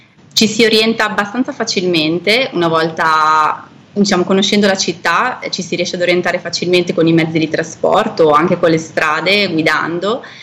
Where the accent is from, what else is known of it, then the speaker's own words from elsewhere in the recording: Mendrisio, Ticino, Switzerland; moved away as an adult; now in Bangkok, Thailand; io sono nata e cresciuta in Ticino, nelle zone di Mendrisio. Ho passato praticamente quasi tutta la mia vita in Ticino, eccetto gli ultimi, penso, 7-8 anni, e grazie al lavoro di mio marito ci è stata offerta l'opportunità di venire in Thailandia, a Bangkok.